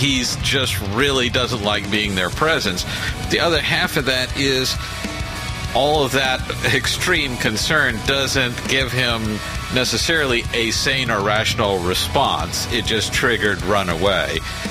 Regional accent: Texas, United States; I grew up in Texas, and I had an uncle that had a ranch there in Central Texas.

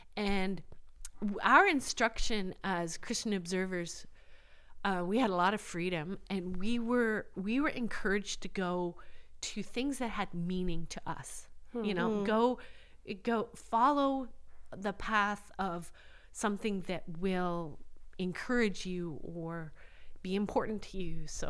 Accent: Vancouver, British Columbia, Canada; And I said, oh, I'm from Vancouver, you know, British Columbia.

